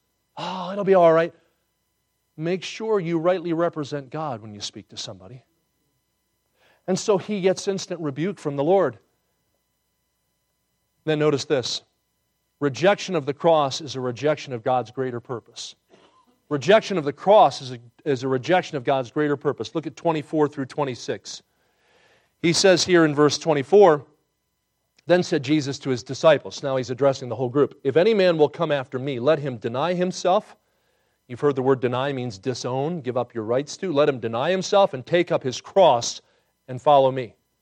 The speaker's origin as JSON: {"language": "English", "region": "New Jersey", "country": "United States", "tie": "born or raised there", "said": "I grew up in New Jersey. I always studied the Civil War from a Yankee perspective"}